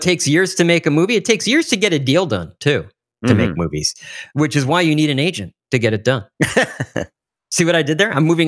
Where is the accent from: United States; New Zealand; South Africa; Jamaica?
United States; I am from America.